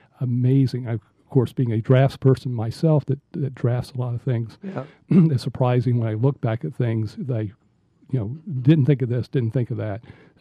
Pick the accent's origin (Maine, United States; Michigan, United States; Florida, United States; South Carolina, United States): Florida, United States; also born or lived in North Carolina / Atlanta, United States / New York, United States; I was an Eastern person. I was born in Eastern North Carolina, grew up in Central Florida, came to Atlanta at Emory undergraduate, then went to Columbia Law School in New York and worked there for many years